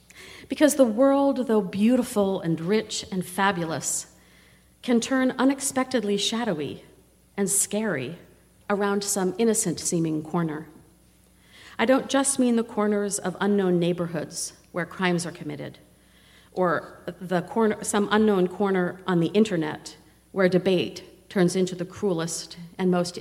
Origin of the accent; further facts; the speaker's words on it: Pennsylvania, United States; I liked this because it was set among the German-speaking Amish of Pennsylvania, my home state.